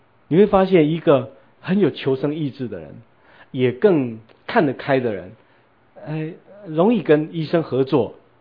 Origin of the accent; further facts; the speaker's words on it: Taiwan; 所以你看我们台湾人有的时候就会把女儿取名叫什么招娣啦